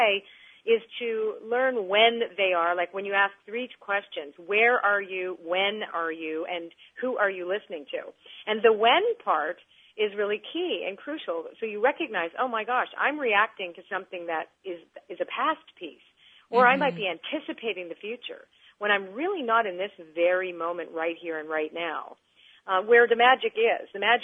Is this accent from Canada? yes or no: yes; Canada; now in United States; I live in the States, so even though I'm a Canadian